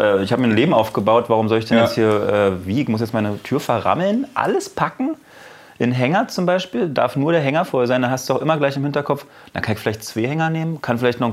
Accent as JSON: {"language": "German", "town": "Potsdam", "region": "Brandenburg", "country": "Germany", "said": "Ich kann nach Potsdam flüchten, da komme ich her."}